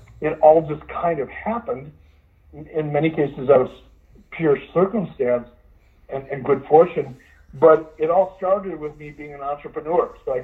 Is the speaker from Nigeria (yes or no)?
no; Detroit, Michigan, United States; Oh, Bobo Brazil was a big name growing up in Detroit.